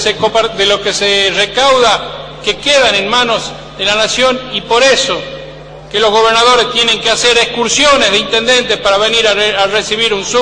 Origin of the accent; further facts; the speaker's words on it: La Rioja, Spain; no están las soluciones adecuadas que necesitamos como riojanos.